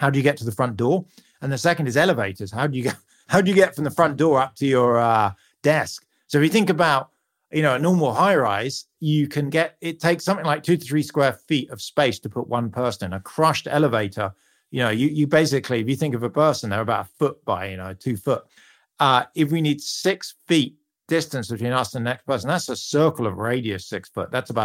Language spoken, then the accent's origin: English; United Kingdom; You can hear from my accent, I'm a Brit